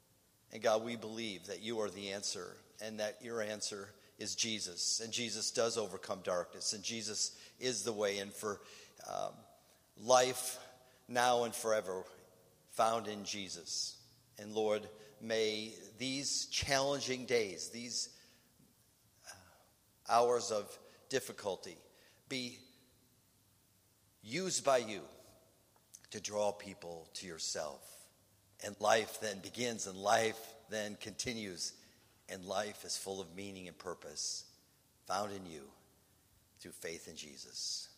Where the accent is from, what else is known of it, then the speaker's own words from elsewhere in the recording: Minneapolis, Minnesota, United States; Now, some of you know that I grew up in Minneapolis, and Minneapolis is a focal point of turmoil and hurt and injustice.